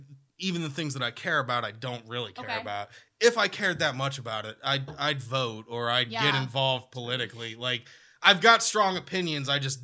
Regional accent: Akron, Ohio, United States; Akron. Funny Stop is literally 5 minutes

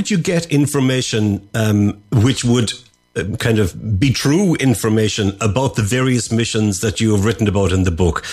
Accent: Ireland; because I don't have an accent, that I come from Ireland.

